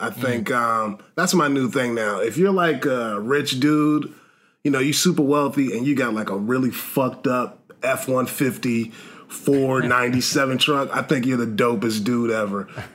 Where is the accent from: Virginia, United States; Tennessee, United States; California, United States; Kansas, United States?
Virginia, United States; And plus I'm from Virginia, where all the aliens come.